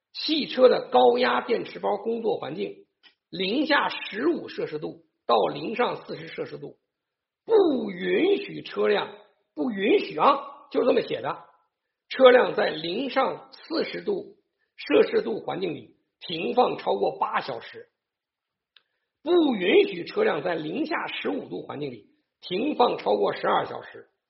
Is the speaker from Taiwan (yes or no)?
yes; Taiwan; 我是台湾人，我也可以随时在台湾注册一个党